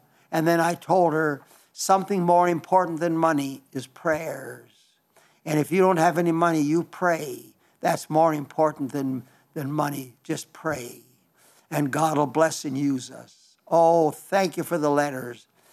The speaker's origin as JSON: {"language": "English", "region": "South Dakota", "country": "United States", "said": "I come from Western South Dakota. Mount Rushmore doesn't move an inch."}